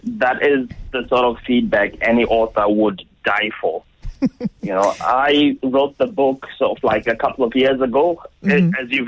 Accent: Bindura, Mashonaland Central, Zimbabwe; my hometown of Bindura in Zimbabwe, which sure. is like a small mining town, 70 kilometers north of Harare.

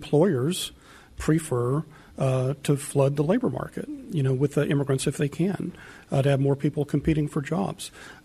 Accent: the South, United States; Well, I agree with that, but I'm a Southerner.

